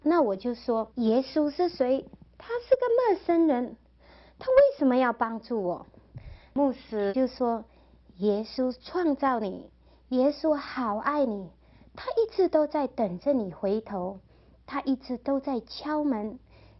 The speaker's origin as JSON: {"language": "Chinese", "country": "Malaysia", "tie": "born or raised there", "moved": "as an adult", "lives_now": "United States", "said": "我出生在马来西亚穷苦的小渔村，从小就很爱读书"}